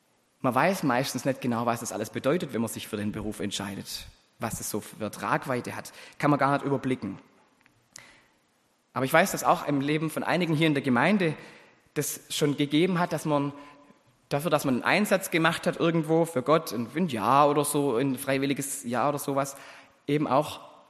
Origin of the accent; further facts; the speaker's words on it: Baden-Württemberg, Germany; Ich hoffe immer, dass ich nicht zu verklärt von meiner alten Heimat manchmal spreche und schwärme von den Schönheiten des Neckartals, aber die gibt's halt.